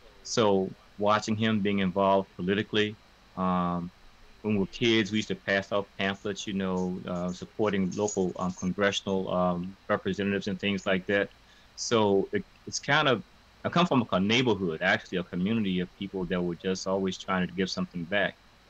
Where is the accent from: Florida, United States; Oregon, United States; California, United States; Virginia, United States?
Virginia, United States; Richmond; And coming back to my hometown, which is Richmond, from Howard, I was devoted to doing some things in the community